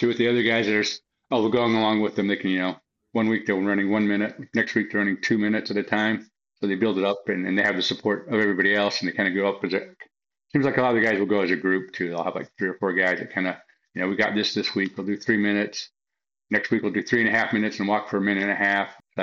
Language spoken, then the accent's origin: English; Ogden, Utah, United States; now in Kentucky, United States; Yes, my hometown. So I'll go back home and represent Kentucky in my hometown.